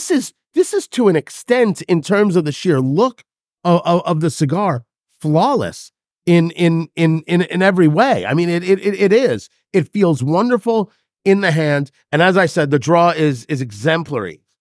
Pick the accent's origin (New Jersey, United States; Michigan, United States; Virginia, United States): New Jersey, United States; also born or lived in Brooklyn; I was born in Brooklyn and I grew up in Jersey.